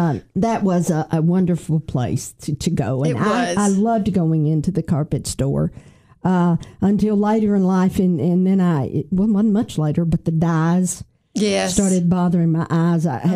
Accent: Cookeville, Tennessee, United States; He's from Nashville, and of course, I'm from Cookeville.

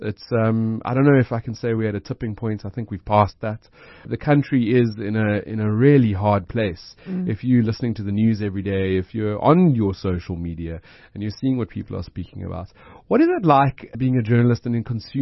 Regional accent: South Africa; I am South African.

